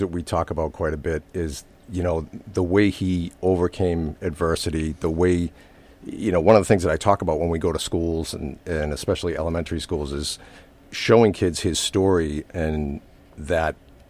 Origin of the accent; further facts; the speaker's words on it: Weymouth, Massachusetts, United States; So I'm originally from Weymouth, graduated from Weymouth South High School in 1988